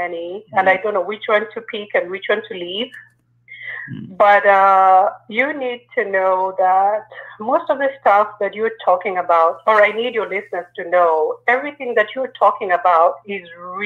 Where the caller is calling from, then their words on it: Nairobi, Kenya; I'm calling from Nairobi, Kenya.